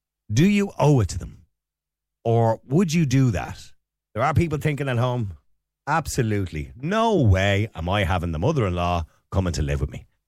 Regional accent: Ireland; When I say English, I'm obviously Irish, but it's an English name.

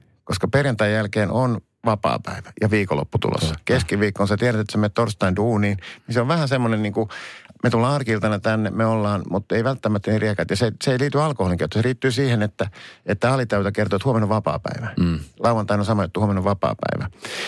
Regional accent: Helsinki, Uusimaa, Finland; kun mä oon helsinkiläinen.

